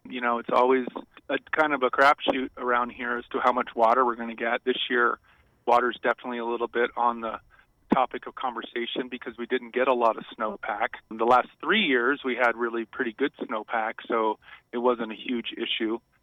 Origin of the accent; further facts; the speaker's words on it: Connecticut, United States; I grew up in Connecticut and then I went to college in Maryland.